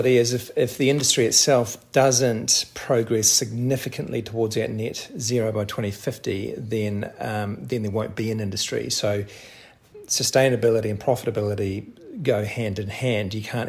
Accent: Wellington, New Zealand; also born or lived in Hong Kong / San Francisco, United States; in the United States, living in San Francisco. Before that, yes, born and bred in Wellington, and that is home. It continues to be home for me.

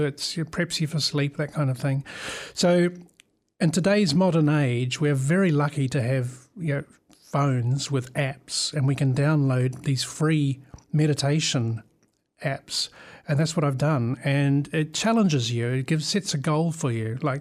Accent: Wellington, New Zealand; I grew up in Miramar in Wellington, and I'm now living in Miramar. I work in Miramar. My parents live in Miramar.

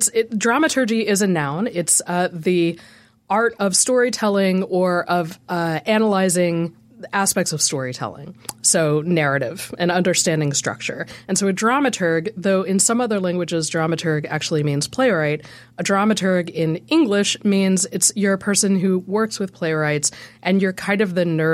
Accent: Texas, United States; also born or lived in Colorado; And I think I will always be a proud Texan. I think that's a trademark of being a Texan, weirdly.

